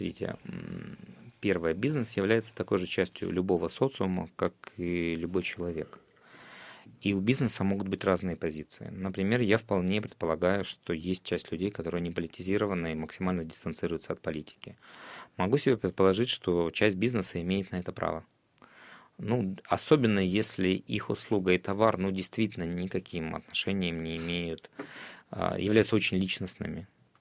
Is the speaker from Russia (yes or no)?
no; Poltava Oblast, Ukraine; Я из Полтавской области.